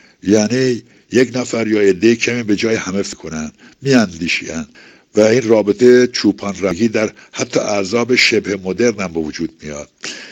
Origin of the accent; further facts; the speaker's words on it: Afghanistan; ما افغان هستیم، برادر هستیم، برابر حقوق هستیم